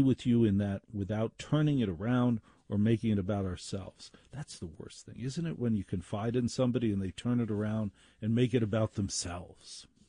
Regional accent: Maplewood, New Jersey, United States; I grew up in Maplewood, New Jersey.

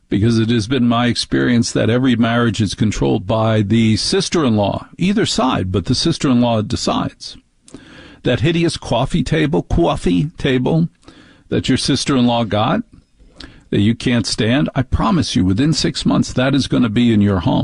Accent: New Jersey, United States; But more importantly, as a child, growing up in New Jersey is a matriarchy.

